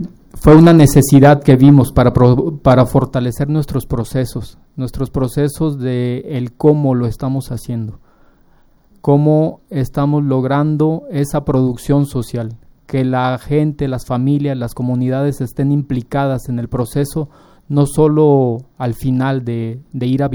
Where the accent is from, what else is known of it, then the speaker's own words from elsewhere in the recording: Mexico; que somos de acá de México.